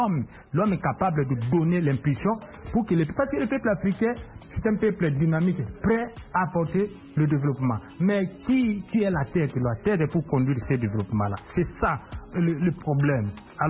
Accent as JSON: {"language": "French", "country": "DR Congo", "said": "chez moi, en RDC"}